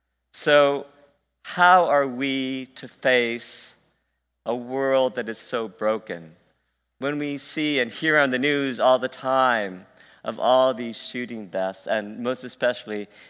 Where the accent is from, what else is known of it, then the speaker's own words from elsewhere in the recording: Guam; I grew up on Guam, which at the time when I was growing up was very much a Roman Catholic country, island. About 99% of us were Roman Catholic, so I was raised in the Roman tradition.